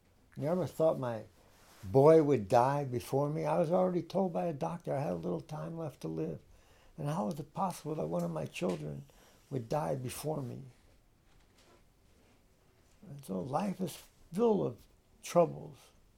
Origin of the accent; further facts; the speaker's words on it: East Coast, United States; I'm from the East Coast.